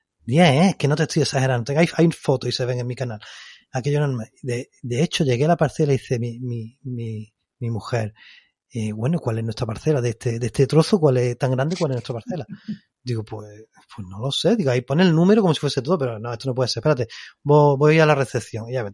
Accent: Spain; esto porque yo soy español

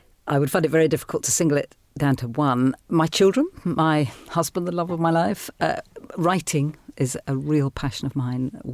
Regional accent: Cambridge, East of England, United Kingdom; Well, I was brought up in Cambridge, and I think part of my upbringing and adolescence was being with people who are passionate about things

